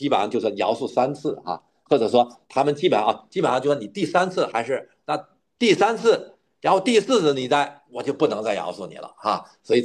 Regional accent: Guangdong, China; 就像我们今天我们广东人说八

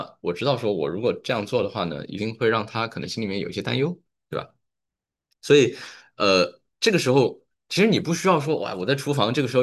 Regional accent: Sichuan, China; 我是四川人，我老婆是南京人

